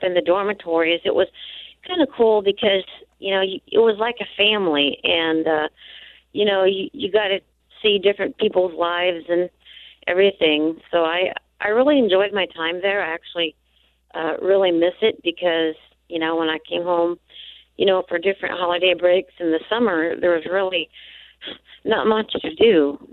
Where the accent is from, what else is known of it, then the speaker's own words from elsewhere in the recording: Ottumwa, Iowa, United States; also born or lived in Vinton; now in Mount Pleasant, United States; From kindergarten to fourth grade, I'm from Ottumwa. I live in Mount Pleasant now, but I went from kindergarten or preschool to fourth grade there, and then I switched from Ottumwa to Vinton at the Braille School from age 9 to 19